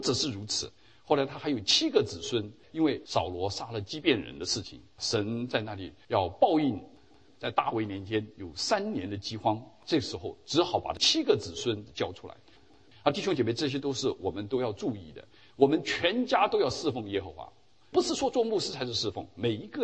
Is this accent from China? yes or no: yes; China; 弟兄姐妹，我们中国人已经蒙了很大的一些祝福